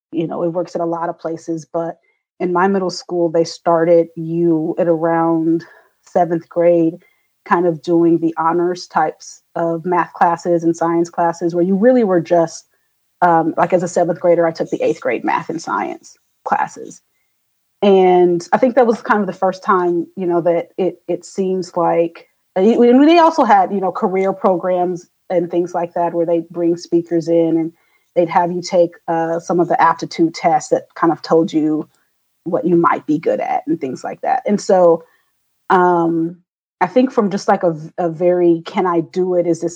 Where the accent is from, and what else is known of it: Oklahoma, United States; born or raised there; also born or lived in Kansas / Wichita